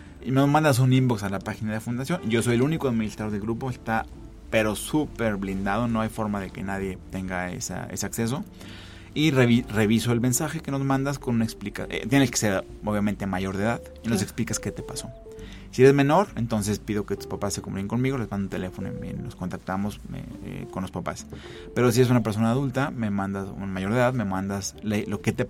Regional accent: San Luis Potosí, Mexico; yo soy de San Luis, allá vivo.

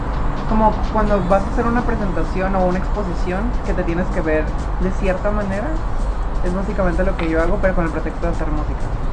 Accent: Ensenada, Baja California, Mexico; soy de Ensenada, Baja California. Mis abuelitos vienen de aquí de Guadalajara, mis otros abuelitos son de Tamaulipas.

